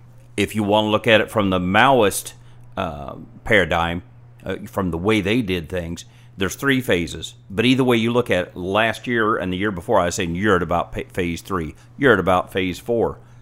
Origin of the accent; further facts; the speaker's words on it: Indiana, United States; accent: Tennessee; This accent's actually Tennessee. I was born and raised in Indiana, but I inherited my folks' accent.